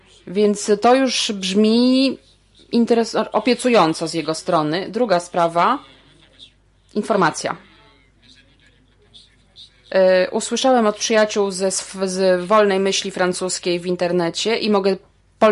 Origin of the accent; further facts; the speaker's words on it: Italy; jestem z Włoch, z takiej feministycznej organizacji włoskiej